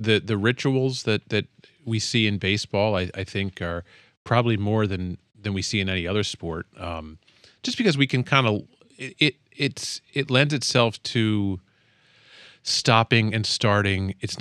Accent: Pennsylvania, United States; And we grew up outside Philly.

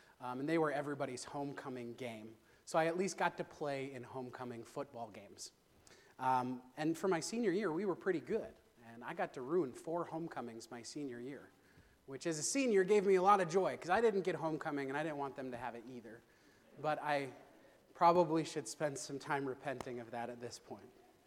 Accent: Minot, North Dakota, United States; Now, you guys might remember that I grew up in Minot, and you might even remember that I didn't go to Minot High.

